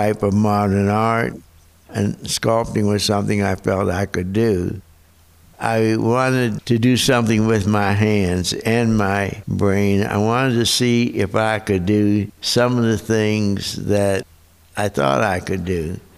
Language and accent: English; New Castle, Pennsylvania, United States; My birthday is July 23, 1926. I grew up in Newcastle, Pennsylvania. My father was a coal miner, but he was a naturalist.